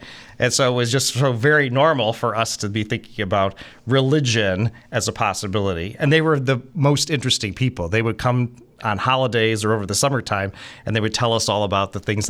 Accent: Seven Hills, Ohio, United States; So I grew up in Seven Hills. My parents … moved us to Seven Hills when I was 4 years old.

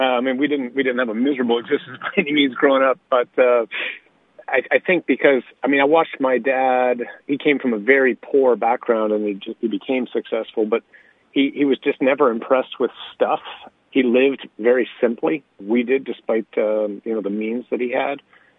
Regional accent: Birmingham, Michigan, United States; So I'm the youngest of five kids, grew up in Birmingham, Michigan, which is a suburb of Detroit.

